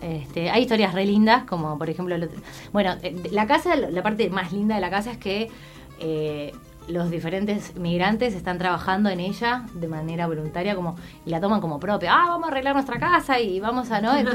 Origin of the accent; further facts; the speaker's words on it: Mexico; moved away; Yo soy mexicana, pero vivo hace 30 años acá.